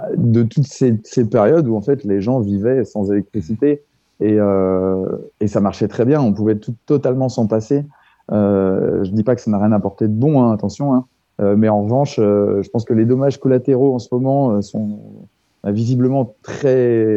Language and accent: French; Cluny, Bourgogne-Franche-Comté, France; je suis parti de Cluny, donc en Bourgogne, d'où je viens. Hein, je suis clunisois au départ.